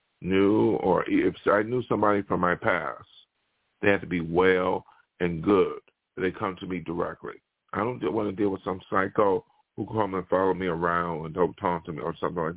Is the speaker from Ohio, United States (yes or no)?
no; Buffalo, New York, United States; I am from Buffalo, but when they talk about Buffalo, New York, I think that's crazy too.